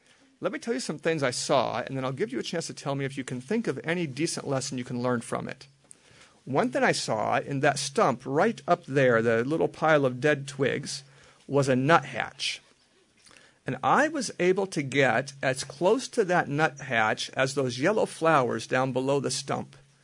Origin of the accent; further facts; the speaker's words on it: Alaska, United States; I grew up in Alaska, and there are times when bears get more than enough salmon to eat.